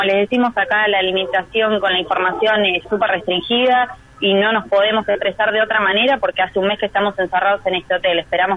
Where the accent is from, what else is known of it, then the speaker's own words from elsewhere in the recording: Argentina; Nos han informado que somos 459 los argentinos varados en Cuba